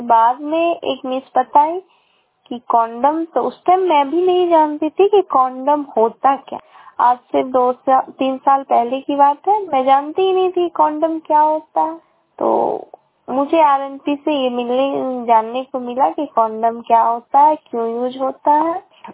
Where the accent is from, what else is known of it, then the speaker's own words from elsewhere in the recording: Samastipur, Bihar, India; मैं समस्तीपुर से हूँ